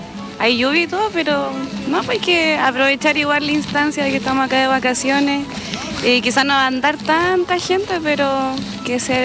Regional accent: Santiago, Santiago Metropolitan Region, Chile; somos de Santiago.

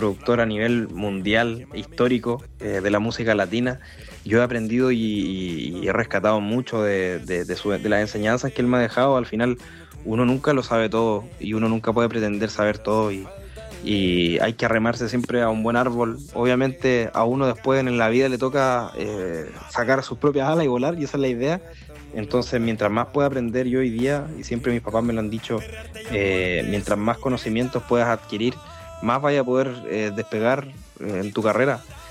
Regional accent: Concepción, Biobío, Chile; y siendo penquista

